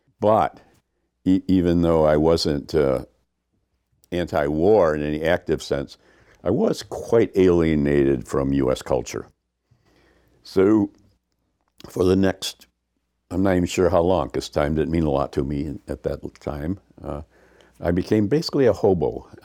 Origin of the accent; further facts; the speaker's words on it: Syracuse, New York, United States; born there; Well, I was born in Syracuse. My parents were born in Syracuse. I come from an intact middle-class family.